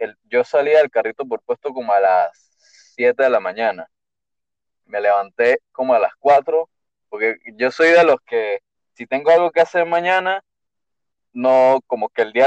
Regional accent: Venezuela; now in Santiago, Chile; cuando yo me vine para acá, para Santiago, cuando me mudé para de Venezuela, duré como 3 días que no dormía ni nada porque ya sabía que me tocaba viaje.

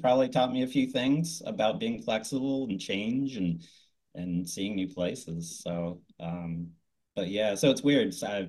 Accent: Arlington, Virginia, United States; also born or lived in North Carolina; I was born in North Carolina, but I basically grew up in Arlington.

